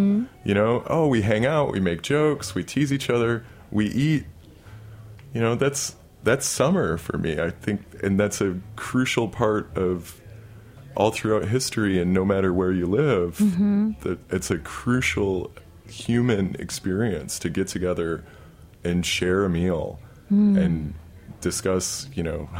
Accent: Midwest, United States; born or raised there; now in New York, United States

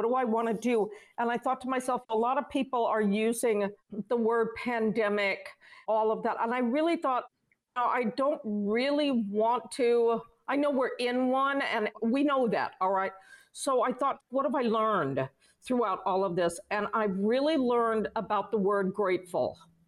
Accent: Los Angeles, California, United States; also born or lived in London, United Kingdom / New York, United States; I didn't really grow up in Hollywood. I grew up in Los Angeles, London, and New York because mm-hmm. my mom was always on the road.

